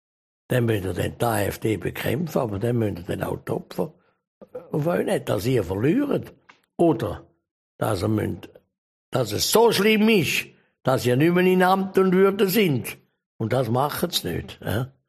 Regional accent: Switzerland; Wir sind ja Schweizer.

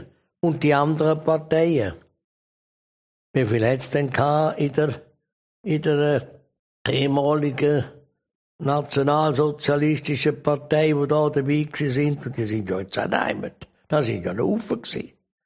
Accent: Switzerland; Wir sind ja Schweizer.

